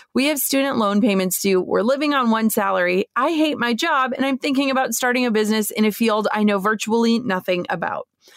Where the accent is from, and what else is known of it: Minnesota, United States; born or raised there